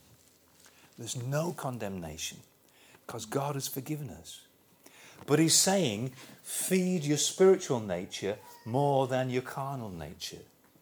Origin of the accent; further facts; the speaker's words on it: England, United Kingdom; Okay, we're English, give or take the odd Scot or Welsh person or whatever. Still class that as British.